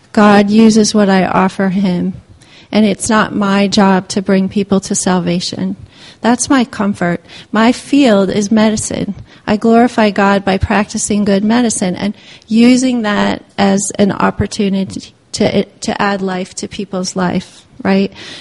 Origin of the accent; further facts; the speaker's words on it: Nigeria; now in United States; I grew up in Nigeria. My parents were missionaries. They're obviously Americans. I'm obviously an American.